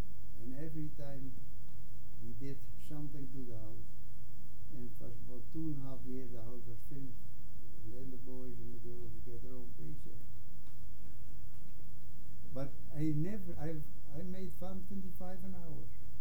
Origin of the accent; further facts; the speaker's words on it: Netherlands; English is a second language; moved away; I came from Holland.